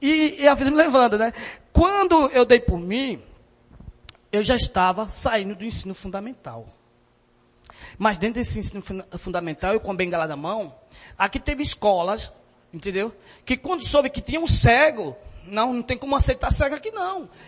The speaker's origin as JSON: {"language": "Portuguese", "country": "Brazil", "accent": "caipira", "said": "eu sou um caipira verdadeiro. O meu sotaque é caipira. E eu me orgulho por isso."}